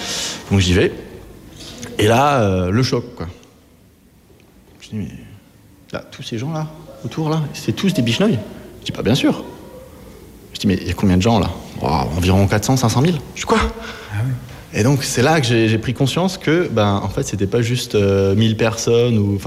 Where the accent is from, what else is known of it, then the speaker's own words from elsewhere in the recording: Grand Est, France; C'est alsacien. Je suis d'Alsace